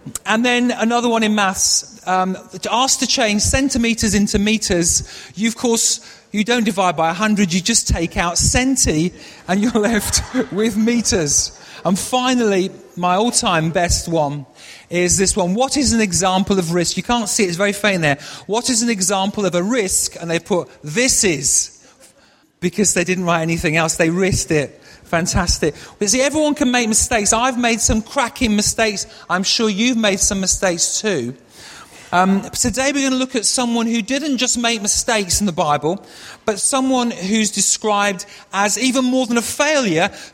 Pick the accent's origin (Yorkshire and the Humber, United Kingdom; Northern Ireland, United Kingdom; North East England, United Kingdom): Yorkshire and the Humber, United Kingdom; Barnsley; born there; now in London, United Kingdom; I was born in the north of England. I wasn't born in London. I've lived in London a long time, but I was born in Barnsley in Yorkshire, a town in Yorkshire in the north of England.